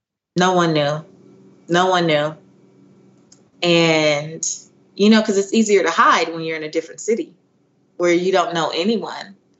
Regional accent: Belize; I'm Central American. I'm Belizean. I grew up in the household with a single mom and grandma.

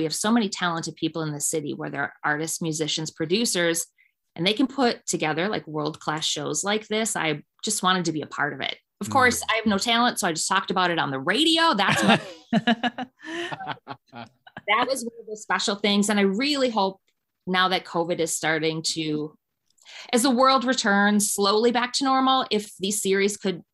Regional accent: Milwaukee, Wisconsin, United States; You know, I grew up in Milwaukee and I've been a part of community radio since I was in my early 20s.

